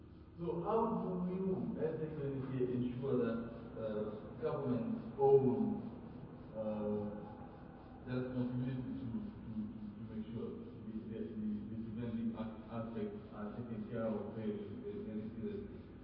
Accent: South Sudan; I'm from South Sudan.

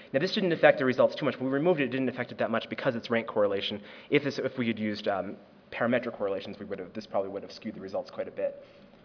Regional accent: Massachusetts, United States; in my home state of Massachusetts

